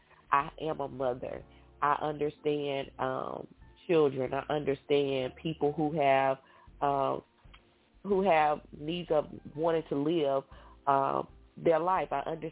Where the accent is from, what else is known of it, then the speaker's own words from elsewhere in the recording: Pine Bluff, Arkansas, United States; being born and raised, I'm from Pine Bluff, born and raised here, went to school here, went to college here.